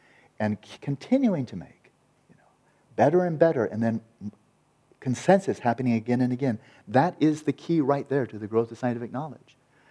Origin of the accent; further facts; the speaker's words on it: California, United States; But they built one up above my hometown, the 100-inch telescope there in Mount Wilson.